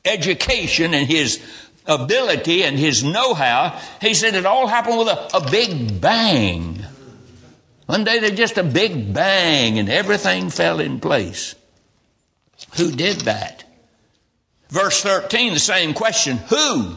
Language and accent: English; Roxboro, North Carolina, United States; born there; I was born in Roxburgh, North Carolina.